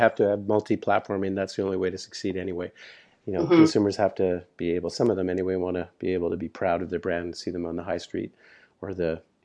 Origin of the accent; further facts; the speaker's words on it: Canada; You know, I grew up in Canada.